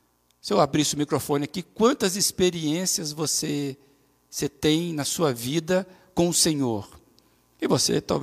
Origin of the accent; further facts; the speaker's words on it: Minas Gerais, Brazil; vocês conhecem ali perto de, né, de Ipatinga, a gente consegue identificar, está chegando na minha terra.